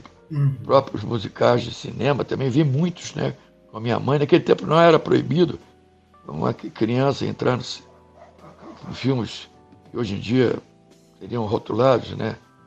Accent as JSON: {"language": "Portuguese", "country": "Brazil", "said": "Porque, afinal de contas, a gente é brasileiro, o ritmo é Brasil, né?"}